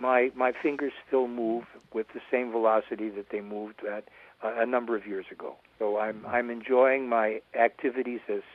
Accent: Detroit, Michigan, United States; in the years when I was growing up in Detroit

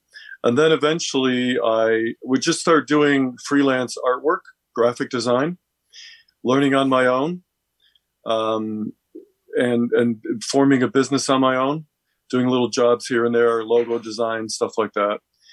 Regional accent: Hammond, United States; I was born and raised in Hammond. And I went through the Hammond school system

